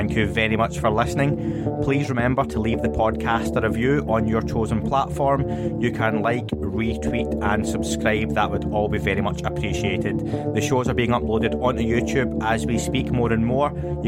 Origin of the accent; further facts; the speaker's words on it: Scotland, United Kingdom; But I'm Scottish, so, you know, there's always that against me.